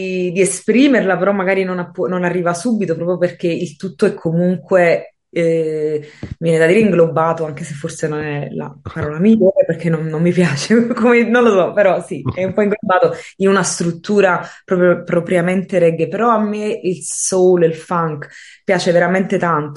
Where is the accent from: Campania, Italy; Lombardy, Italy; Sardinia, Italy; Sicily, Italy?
Campania, Italy; Naples; also born or lived in London, United Kingdom; ora in questo momento sono in Italia, a Napoli, che è la mia città natale dove sono cresciuta, ma ho vissuto in modo praticamente, cioè, in maniera fissa, per 10 anni a Londra fino a un annetto fa